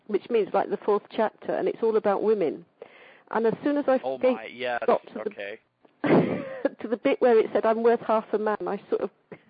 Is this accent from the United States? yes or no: no; England, United Kingdom; I went to what we call a church school in England, and that is run by the...